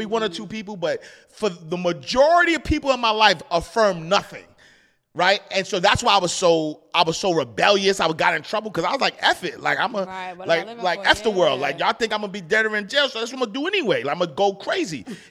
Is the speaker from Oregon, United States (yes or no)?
no; New York, United States; I'm from New York, so it was a lot of nine means that was coming out.